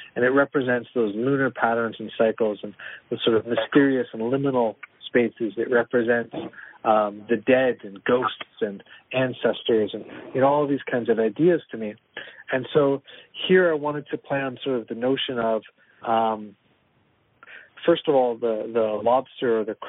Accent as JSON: {"language": "English", "town": "Toronto", "region": "Ontario", "country": "Canada", "tie": "born or raised there", "said": "I was looking for a way to put my hometown in here. So we've got the CN Tower"}